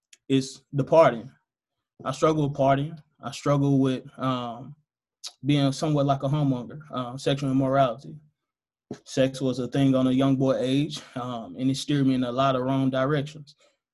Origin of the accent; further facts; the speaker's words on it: Memphis, Tennessee, United States; I'm from Memphis, Tennessee. So for the ones who don't know, Memphis is a violent city.